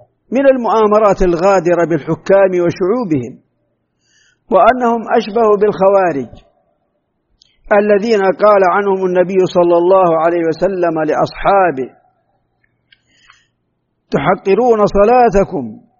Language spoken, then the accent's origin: Arabic; Saudi Arabia; لقد كانت بلادنا المملكة العربية السعودية برهة من الزمن